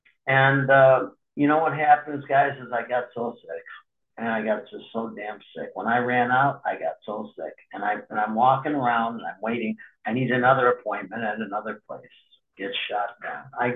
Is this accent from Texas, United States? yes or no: no; Youngstown, Ohio, United States; there was a meeting right in my hometown in Youngstown at 10 a.m.